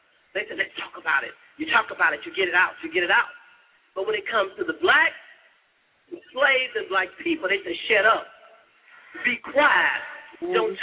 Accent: Montgomery, Alabama, United States; now in Chicago, United States; Dr. King brought me to Chicago. I'm from Montgomery, Alabama, grew up in the struggle.

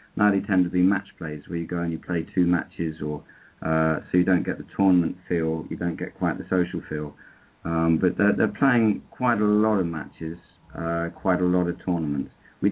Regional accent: England, United Kingdom; I'm English and I'll stay in England.

